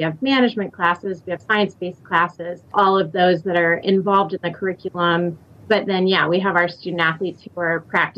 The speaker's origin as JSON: {"language": "English", "region": "Tennessee", "country": "United States", "said": "And I'm from Tennessee, so I am not a fan of the cold still."}